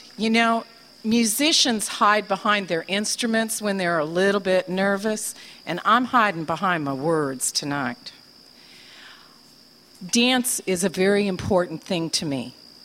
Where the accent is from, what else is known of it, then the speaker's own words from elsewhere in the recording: Tallahassee, Florida, United States; I'm a storyteller too, and … I'm from Tallahassee, Florida.